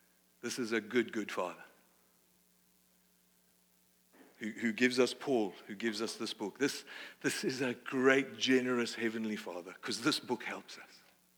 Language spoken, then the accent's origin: English; Australia; I didn't behave as good as an Aussie could. So my practice and how I behaved was bad Aussie.